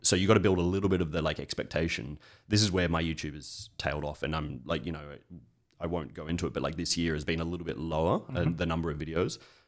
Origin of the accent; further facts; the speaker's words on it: Sydney, New South Wales, Australia; now in Catalonia, Spain; I was this Australian guy, I moved from Sydney to a small country town in Catalonia